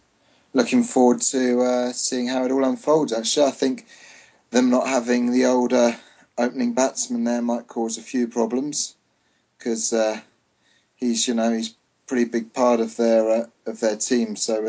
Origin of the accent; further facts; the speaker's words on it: England, United Kingdom; We're English at the end of the day, aren't we?